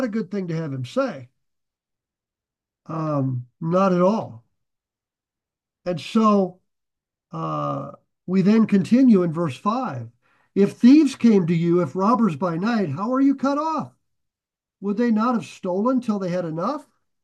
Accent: Nebraska, United States; And this is something I noticed growing up in Nebraska.

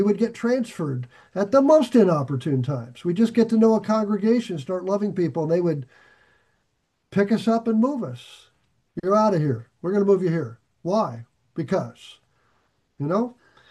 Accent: Nebraska, United States; So, you know, I grew up near Offutt Air Force Base

